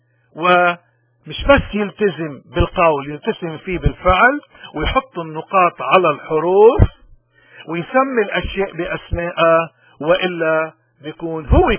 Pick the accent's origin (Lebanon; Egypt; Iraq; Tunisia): Lebanon; الإنسان إذا بده يتعلق بشيء قادر يشوفه، ونحن كلبنانيين